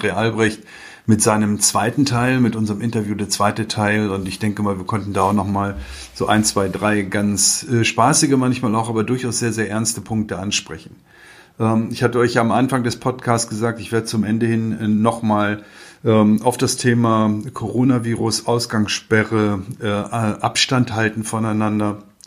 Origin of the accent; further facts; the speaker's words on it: Wolfsburg, Lower Saxony, Germany; Glücklicherweise haben sie die hier heute in meiner Heimatstadt Wolfsburg zugemacht.